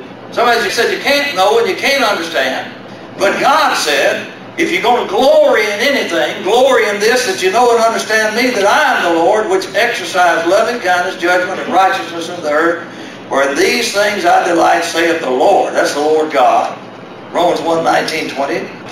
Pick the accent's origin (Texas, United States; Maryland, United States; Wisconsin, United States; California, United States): Maryland, United States; Baltimore; Because folks, I'm from Baltimore.